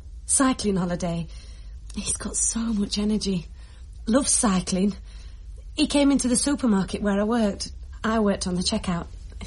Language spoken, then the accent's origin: English; Yorkshire and the Humber, United Kingdom; also born or lived in Glasgow; No. I'm from Yorkshire, but I've lived all over.